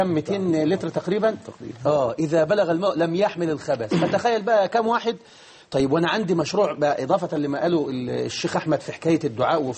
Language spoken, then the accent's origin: Arabic; Egypt; بلدنا مصر